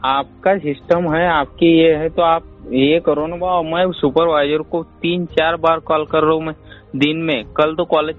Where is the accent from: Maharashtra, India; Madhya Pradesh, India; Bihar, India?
Madhya Pradesh, India; Sausar; मुक्काम बोस्टर देवी, तहसील सौसर, जिला छिंदवाड़ा।